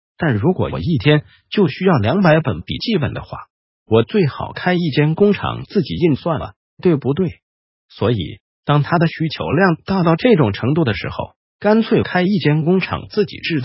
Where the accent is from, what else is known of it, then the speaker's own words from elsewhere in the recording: Taiwan; 你看看我们台湾人一修道就得大肠癌，这没得救的，伤寒论帮不了的。